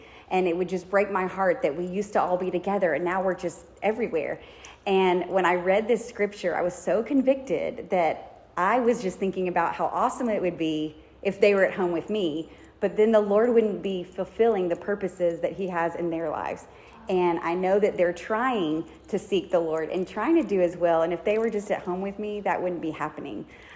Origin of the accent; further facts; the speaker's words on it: Dallas, Texas, United States; And I grew up in Dallas. All my little mommy friends were in Dallas.